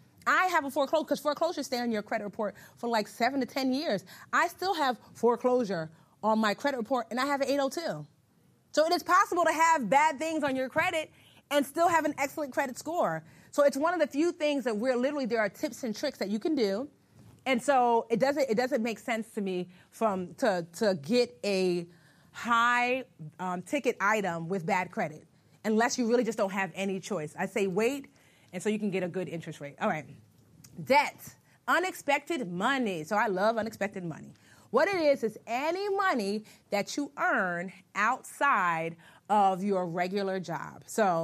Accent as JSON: {"language": "English", "region": "New Jersey", "country": "United States", "said": "I'm from Jersey, so we get all the seasons."}